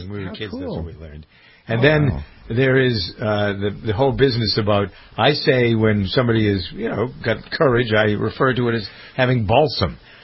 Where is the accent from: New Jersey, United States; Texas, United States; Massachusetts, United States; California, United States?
Massachusetts, United States; In my hometown in Massachusetts, they shut down schools till Monday.